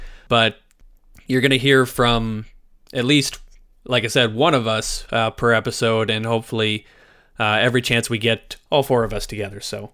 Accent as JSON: {"language": "English", "town": "Airdrie", "region": "Alberta", "country": "Canada", "said": "I guess it's also important to note that we're Canadian."}